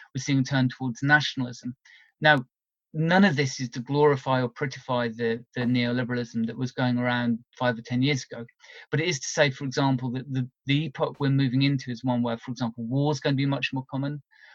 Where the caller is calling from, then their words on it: United Kingdom; you know, I'm calling in from Britain.